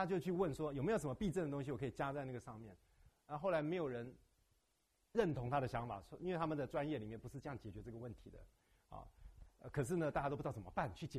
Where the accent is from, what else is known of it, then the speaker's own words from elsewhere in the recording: China; 我觉得也是蛮让我们中国人那个就是我们有时候要小心